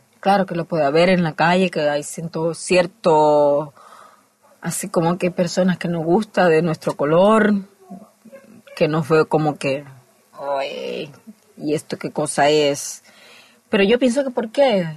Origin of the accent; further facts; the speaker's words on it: Cuba; no, señora, yo soy cubana. ¡Cubana! ¡Qué bien, Fidel Castro!